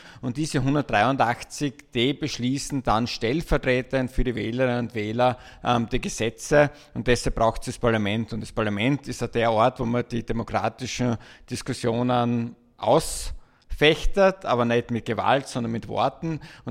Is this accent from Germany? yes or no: no; Spielberg, Styria, Austria; Ich komme aus Spielberg, also nicht weit von euch entfernt.